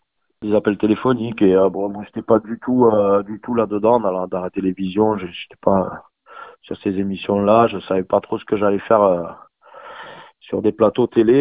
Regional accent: France; c'est vrai que je suis quand même à la base, je suis français, donc c'est quand même un peu logique d'amener des titres en français

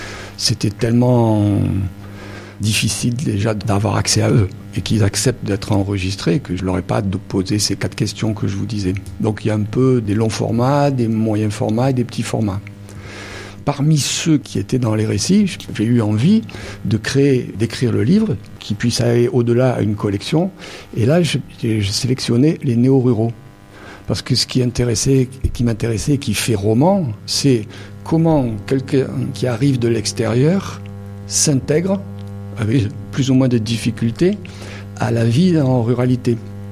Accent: Trets, Provence-Alpes-Côte d'Azur, France; Alors je viens des alentours de Marseille, de Trets, c'est un petit village dans la vallée de l'Arc. Et je suis ici dans les Alpes-de-Haute-Provence depuis 2 ans et demi, où j'ai acheté une maison pour m'installer dans la vallée du Jabron en fait.

